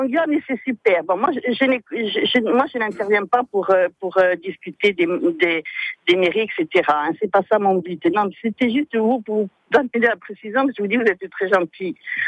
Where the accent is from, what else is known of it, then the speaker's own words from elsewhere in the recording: Corsica, France; moi je suis une Corse, j'aime beaucoup aller à la plage.